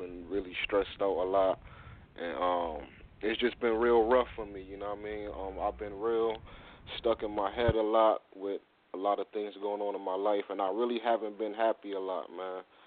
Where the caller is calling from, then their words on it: New Haven, Connecticut, United States; I'm calling from out Connecticut, New Haven, Connecticut.